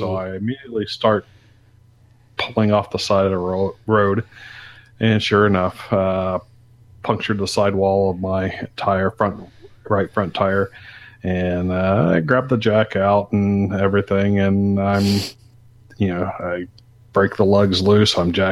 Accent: Texas, United States; I came from Texas where we had 6 types of venomous snakes.

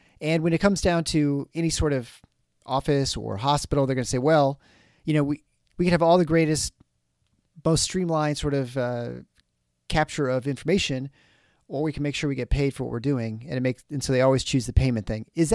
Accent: United States; Because again, I'm dumb American, right?

